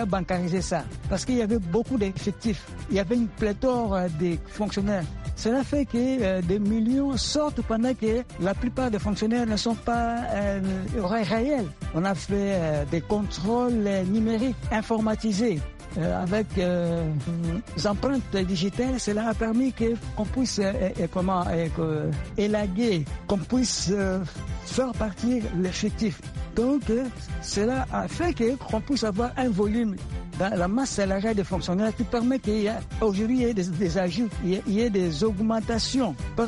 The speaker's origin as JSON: {"language": "French", "country": "DR Congo", "said": "Chez nous, en RD Congo"}